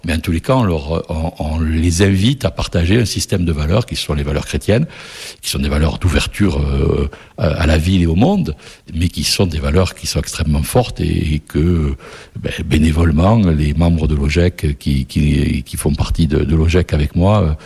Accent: Occitanie, France; Oh ben, moi, je suis natif des Hautes-Pyrénées.

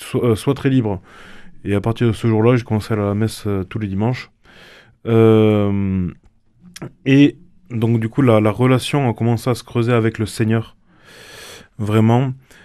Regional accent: Toulouse, Occitanie, France; j'étais dans des groupes de prières et de formation dans le Poland de chez moi, à Toulouse.

